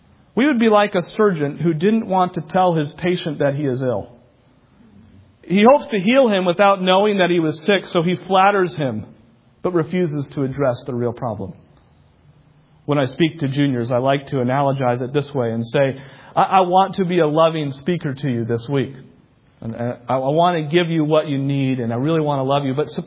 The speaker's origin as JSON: {"language": "English", "region": "New England", "country": "United States", "tie": "born or raised there", "said": "I grew up in New England where Catholicism ran rampant."}